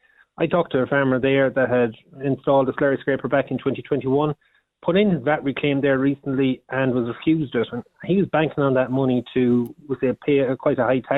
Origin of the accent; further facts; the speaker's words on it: Crossnine, Connacht, Ireland; I'm from Crossnine, County Mayo, North Mayo to be specific, MJ, and I'm operating a small suckler and sheep flock here alongside my mother and brother.